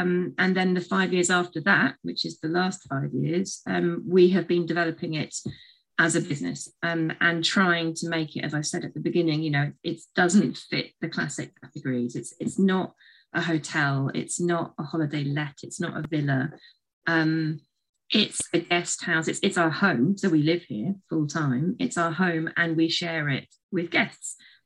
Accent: United Kingdom; moved away as an adult; Me and my partner and my husband, we're both British, but going back a few years now, I mean, at least 10, 15 years ago now, we sort of had the growing feeling that we didn't want to spend the rest of our days in the UK

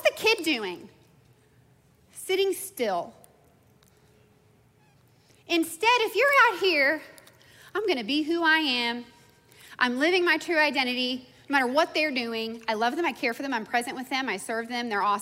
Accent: Texas, United States; I'm from Texas. I know me some storms. I know tornadoes.

